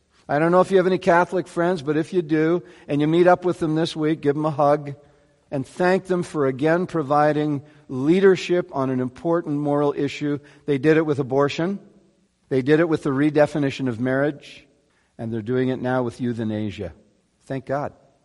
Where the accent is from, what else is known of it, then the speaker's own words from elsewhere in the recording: Manitoba, Canada; I just moved from Texas, but if people asked me where I was from, I made sure I said, I'm from Manitoba. That's still Western Canada, right? That's where I'm from.